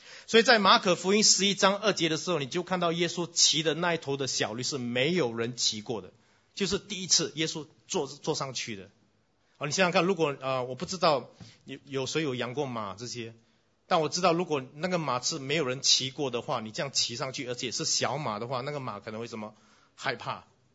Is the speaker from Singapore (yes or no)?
yes; Singapore; 我们新加坡人的话，我们的那个历史比较低一点呢，有点脱节。